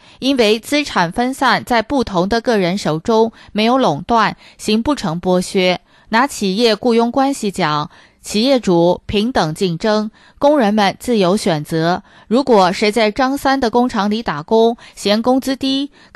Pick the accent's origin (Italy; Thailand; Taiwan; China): China; 所以马克思主义是放之四海而皆准的普遍真理，是对我们中国人最大的欺骗。